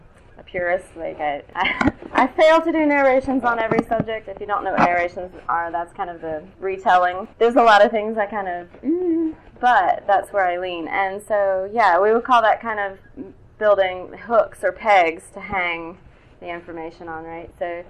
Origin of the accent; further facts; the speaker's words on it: Florida, United States; I grew up in Florida, so you could go to the beach at any time